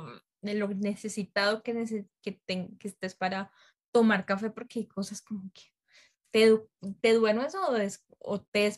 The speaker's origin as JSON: {"language": "Spanish", "region": "Caldas", "country": "Colombia", "said": "soy de Colombia, soy de Risaralda, Caldas, que es un departamento, que Caldas es un departamento naturalmente cafetero. O sea, yo salgo literal a la ventana de mi casa y veo el cafetal verde."}